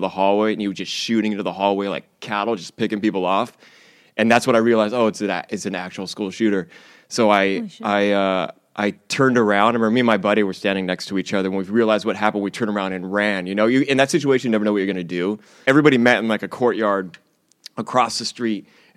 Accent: San Diego, California, United States; I grew up in San Diego.

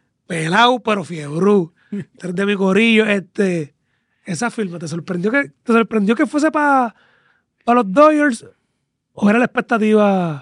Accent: Isabela, Puerto Rico; que Isabela es mi pueblo, tacho.

